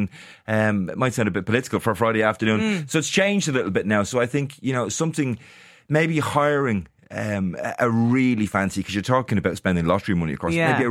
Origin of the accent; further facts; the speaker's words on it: Dublin, Leinster, Ireland; now in Kildare, Ireland; Yes. I grew up in Dublin. Parents, one from Finglas, one from Ballyferma, and I grew up in Blanchardstown. So I live in Kildare now.